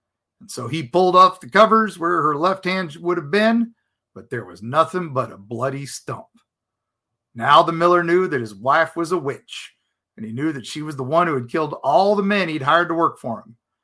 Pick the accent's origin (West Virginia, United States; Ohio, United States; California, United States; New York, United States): West Virginia, United States; Growing up in West Virginia, my grandmother used to call cat's paws dolls